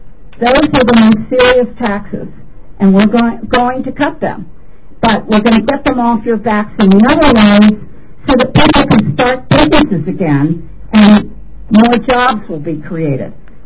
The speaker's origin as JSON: {"language": "English", "town": "Bethesda", "region": "Maryland", "country": "United States", "tie": "born or raised there", "said": "I grew up in Bethesda, so I wound up working for a year."}